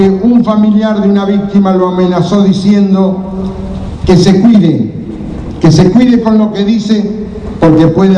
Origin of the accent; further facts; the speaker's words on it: Argentina; Como familiares de víctimas, pero sobre todo como argentinos de bien, sentimos mucho dolor y mucha vergüenza.